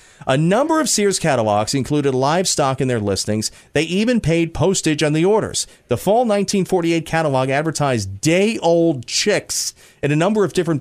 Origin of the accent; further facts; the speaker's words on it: United States; I'm very average and I'm very American.